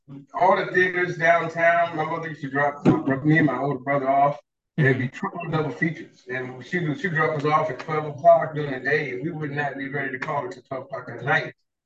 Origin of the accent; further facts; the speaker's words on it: Richmond, Virginia, United States; also born or lived in Florida; Yeah, I'm from Richmond, Virginia. But I lived in Florida.